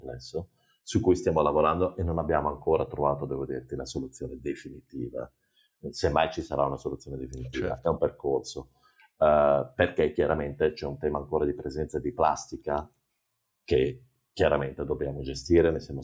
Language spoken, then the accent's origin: Italian; Reggio Emilia, Emilia-Romagna, Italy; Io sono siciliano di origine, la mia famiglia è di Siracusa, ma sono cresciuto a Reggio Emilia.